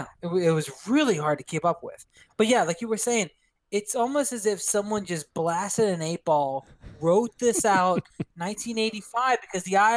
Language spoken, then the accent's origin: English; Pittsburgh, Pennsylvania, United States; accent: Pittsburgh; and I were to do my Pittsburgh accent, we were about to do that.